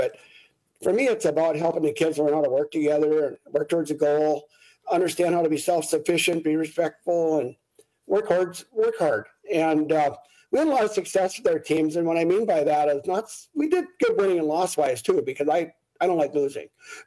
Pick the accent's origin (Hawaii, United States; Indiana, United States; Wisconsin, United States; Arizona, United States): Wisconsin, United States; Grantsburg; especially in my hometown of Grantsburg here